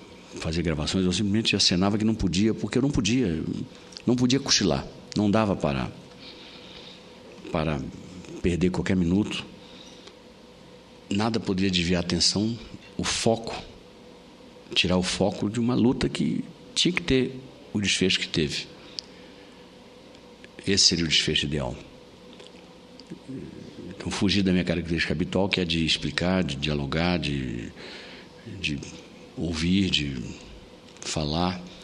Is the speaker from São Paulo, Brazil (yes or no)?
no; Amazonas, Brazil; Eu me sinto, enquanto amazonense, devedor do Senado como um todo.